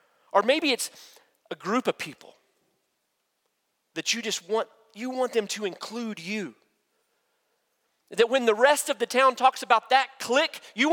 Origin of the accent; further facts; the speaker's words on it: Olton, Texas, United States; I'm from Olton, Texas, right? So when people ask me where I'm from, I say Panhandle.